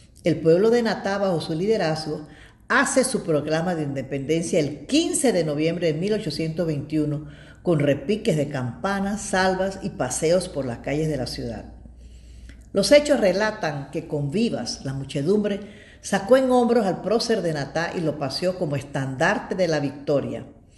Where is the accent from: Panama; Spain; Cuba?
Panama; Así que como panameños, levantemos el estandarte de nuestro país y defendamos los valores patrios.